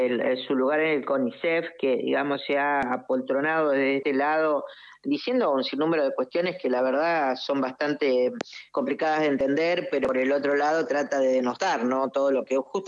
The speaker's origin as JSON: {"language": "Spanish", "region": "Buenos Aires", "country": "Argentina", "tie": "born there", "said": "Yo nací en Ituzaingó y Avellaneda y sé que no voy a cambiar jamás. Digamos, mi lugar de nacimiento, el barrio de mi infancia"}